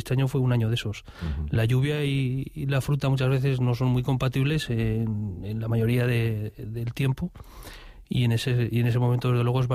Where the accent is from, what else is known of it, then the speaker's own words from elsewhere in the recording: La Almunia de Doña Godina, Aragon, Spain; Y yo pues nací allí, ¿no? En la Almunia de Doña Godina. Y sí, allí vivo, allí tengo mi explotación y allí me dedico un poco a ganarme la vida.